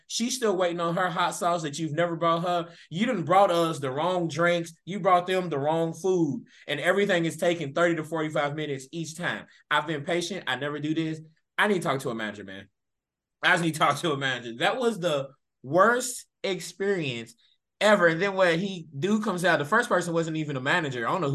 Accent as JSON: {"language": "English", "country": "United States", "said": "I'm a American"}